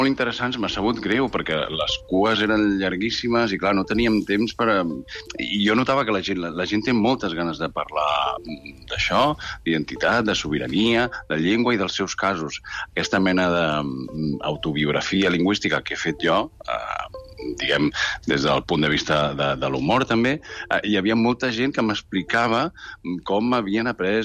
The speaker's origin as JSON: {"language": "Catalan", "town": "Madrid", "region": "Community of Madrid", "country": "Spain", "second_language": "Catalan", "said": "és que jo soc madrilenya"}